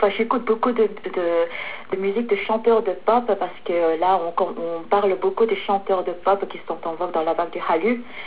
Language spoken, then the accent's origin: French; Abidjan, Côte d’Ivoire; born there; also born or lived in Paris, France; je suis née en Abidjan, et dans un pays francophone, et c'est pour ça